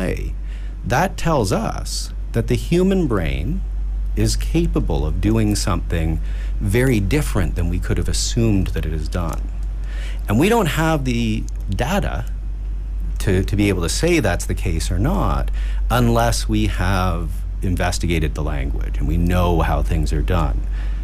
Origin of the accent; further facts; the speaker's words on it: Canada; Does the I'm Canadian, so I want to end every sentence with A, right?